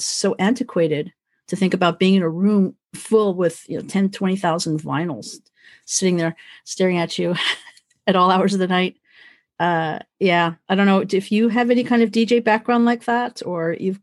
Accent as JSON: {"language": "English", "town": "Santa Monica", "region": "California", "country": "United States", "tie": "born or raised there", "said": "You know, growing up in Santa Monica on the West Coast, that music was like the perfect historical touch, just the way the music was."}